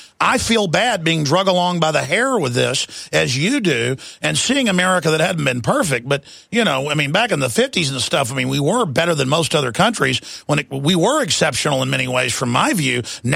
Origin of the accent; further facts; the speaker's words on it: United States; But, Doc, when you say Americans, I'm an American, you're an American.